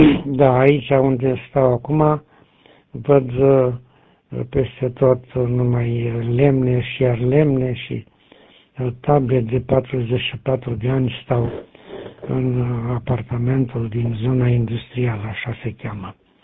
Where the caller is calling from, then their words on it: Tecuci, Galați County, Romania; sunt la QTH-ul de bază, Tecuci. Am venit de la București duminică și peste vreo lună vin înapoi la București.